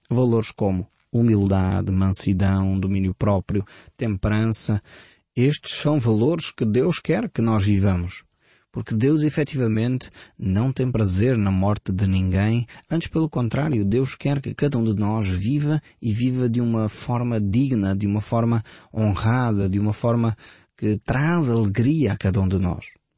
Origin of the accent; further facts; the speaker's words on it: Portugal; na forma como nós, portugueses, pensamos.